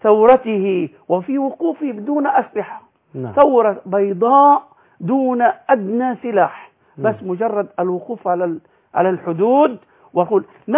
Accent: Palestine; وأنا مواطن فلسطيني ضعيف،

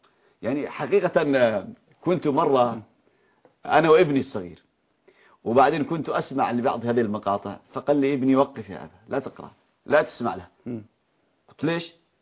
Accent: Yemen; يعني من يقول عندنا في اليمن

